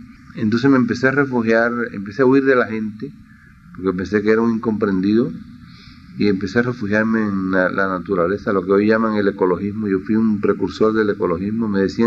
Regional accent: Havana, Cuba; Yo nací el 28 de enero de 1940 en la ciudad de La Habana y no nací en El Vedado, aunque soy del Vedado, nací en una clínica en el cerro.

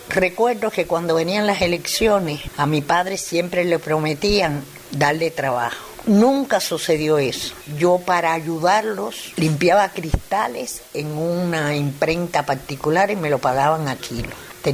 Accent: Regla, Havana, Cuba; soy de Regla. El triunfo de la Revolución me cogió cuando tenía 10 años.

